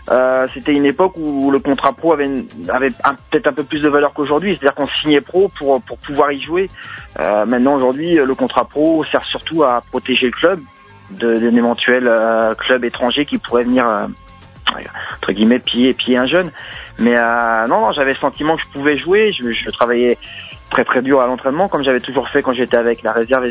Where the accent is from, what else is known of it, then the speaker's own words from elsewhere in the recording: Guingamp, Brittany, France; Bah oui, je suis natif de Guingamp. Après, mes parents habitaient à Ploumagoire